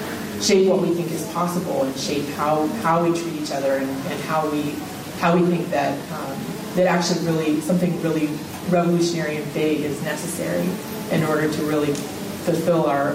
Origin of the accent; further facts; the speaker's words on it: Georgia, United States; now in Brooklyn, United States; I live in Brooklyn with my family, two children, and my husband John. I'm actually from Georgia